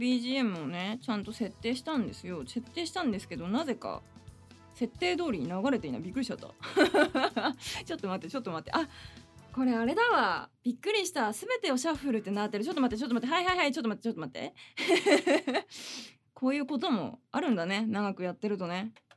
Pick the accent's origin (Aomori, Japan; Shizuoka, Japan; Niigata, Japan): Aomori, Japan; Hirosaki; ピアノの弾き語りで1回地元に帰ったことがあって